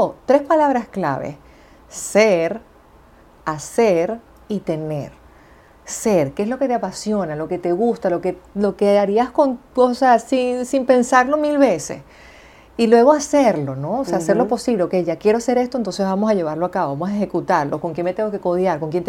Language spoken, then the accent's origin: Spanish; Venezuela; moved away; Yo no fue que llegué de Venezuela